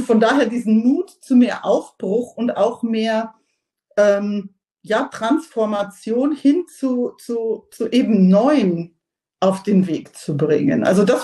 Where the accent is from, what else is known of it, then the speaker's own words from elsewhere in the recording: Germany; Als Deutsche, wir interpretieren Veränderungen häufig negativ